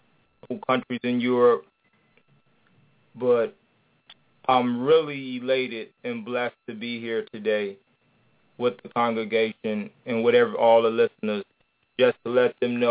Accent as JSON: {"language": "English", "country": "Israel", "tie": "born or raised there", "said": "I was raised actually again in Israel"}